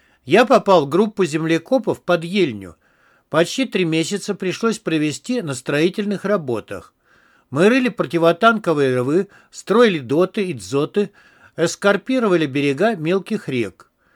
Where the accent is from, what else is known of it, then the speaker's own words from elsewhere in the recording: Moscow, Russia; born there; Я родился в Москве в сентябре 1922 года. Учился в школе номер 618, расположенной рядом с Бауманским садом